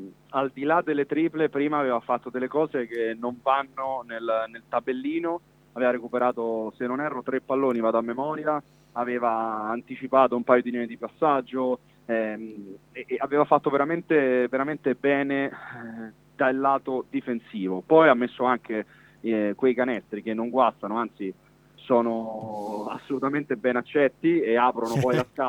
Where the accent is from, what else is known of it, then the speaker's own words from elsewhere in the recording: Rome, Lazio, Italy; E sì, io sono romano.